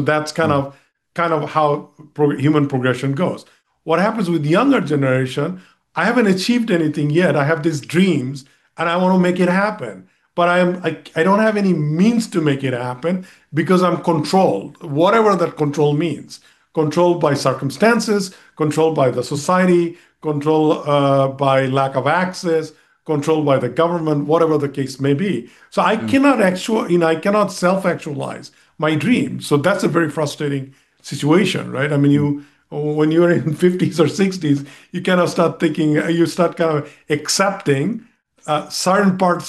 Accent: Bangladesh; I mean, look, I'm originally from Bangladesh.

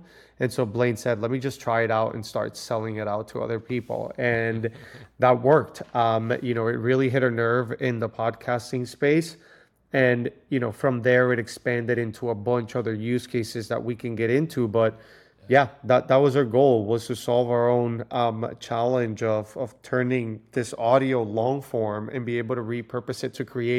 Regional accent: Puerto Rico; I grew up in Puerto Rico, grew up with... My father is an entrepreneur, owns a hardware. So I grew up, since I was a kid, selling inside a store

